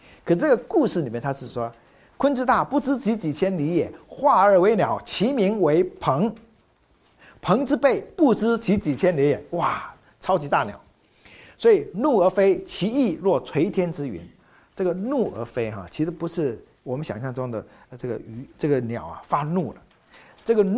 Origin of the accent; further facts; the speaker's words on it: Taiwan; born there; 像我们这种就是第一代到台湾的第一个，所以我妹妹没有。我两个老哥都是福建出生的，我是第一个台湾出生的，所以才有